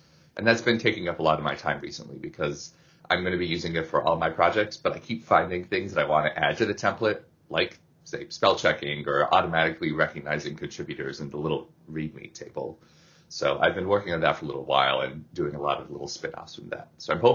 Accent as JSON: {"language": "English", "region": "New York", "country": "United States", "also_born_or_lived": "Seattle", "lives_now": "Philadelphia, United States", "said": "Well, rather, I'm from upstate New York, then I lived in New York, then in Seattle, but now I live in Pennsylvania, in Philadelphia."}